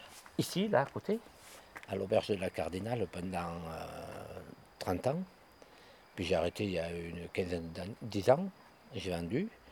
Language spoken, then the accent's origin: French; Florac, Occitanie, France; Je suis un vrai Cévenol, je suis né à Florac. Mais mes parents étaient nés à Vébron, mon père ici à Racoul, ma mère à Vébron. Et j'ai toujours vécu ici, je suis parti pour mon métier. Et je suis revenu après